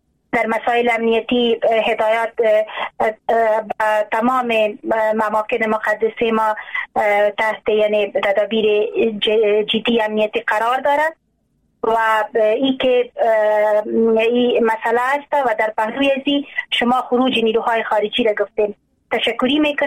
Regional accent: Afghanistan; ما واقعا افغان هستیم

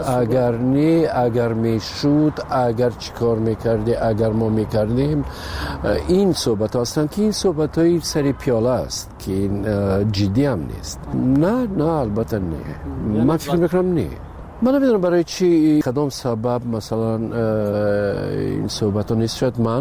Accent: Tajikistan; moved away; من بیشتر میخواستم که به وطنم خدمت کنم، با تئاتری تاجیکستان

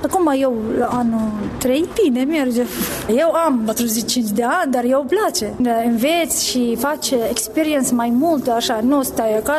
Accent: Iraq; moved away as an adult; now in Moldova; eu suntem din Irak, am venit la anul 2012

